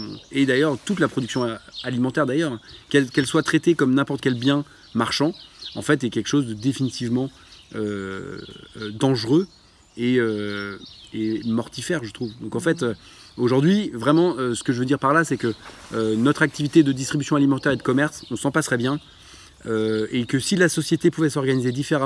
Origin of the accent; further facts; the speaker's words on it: Rennes, Brittany, France; parce qu'on est rennais à la base, et rennais à 80 km.